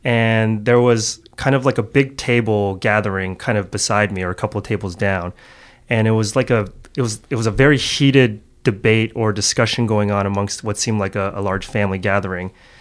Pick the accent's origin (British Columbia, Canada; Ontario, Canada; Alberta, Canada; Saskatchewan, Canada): Ontario, Canada; Newmarket; born there; I'm second generation Korean Canadian, and I was born in the suburbs. I was born in Newmarket, Ontario, GTA. So I have a lot of, I guess, Canadiana in me as well. But my home was very, very. I grew up in a very, very Korean home.